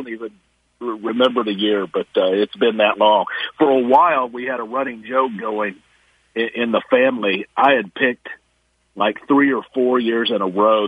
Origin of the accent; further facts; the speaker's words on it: Richmond, United States; because I grew up around here. I was born in Richmond. I've always been in the state